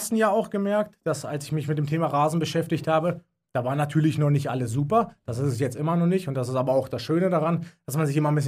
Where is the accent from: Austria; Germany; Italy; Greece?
Germany; Braunschweig, Lower Saxony; komme aus Braunschweig, in Mittelniedersachsen, Mitte Deutschland.